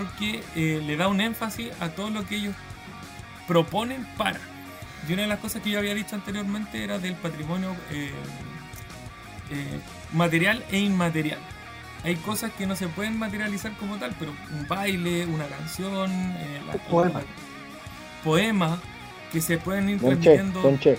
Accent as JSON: {"language": "Spanish", "country": "Chile", "said": "para nosotros también, como chilenos, entender un poquito más de nuestra cultura"}